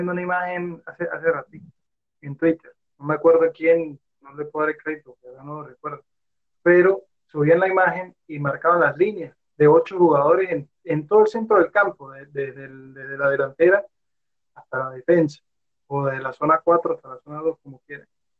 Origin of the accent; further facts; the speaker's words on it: Venezuela; eso es algo que nos falta a nosotros como venezolanos